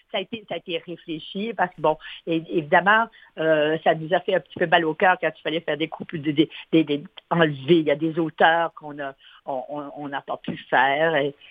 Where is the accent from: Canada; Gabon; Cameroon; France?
Canada; Quebec; Pas juste nous, en tant que Québécois.